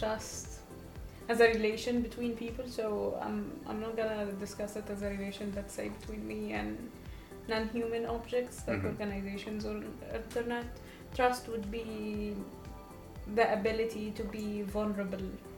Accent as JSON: {"language": "English", "country": "Egypt", "lives_now": "Tartu, Estonia", "said": "I study philosophy at University of Tartu. This is my second year, and I'm originally from Egypt."}